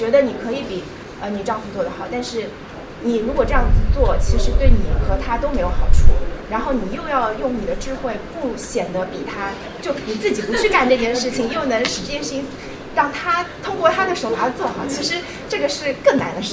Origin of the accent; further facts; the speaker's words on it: Shanghai, China; 因为我从小在上海长大，上海是个女权社会，